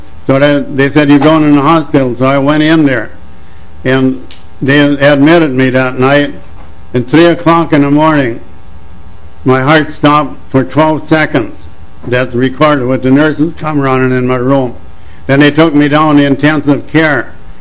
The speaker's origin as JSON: {"language": "English", "town": "St. Cloud", "region": "Minnesota", "country": "United States", "said": "from St. Cloud area."}